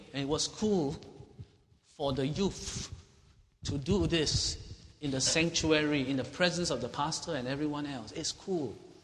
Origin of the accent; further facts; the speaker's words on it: Singapore; Do you realize that as a Singaporean Christian, we may have gotten immune to the fact that there is idolatry in Singapore?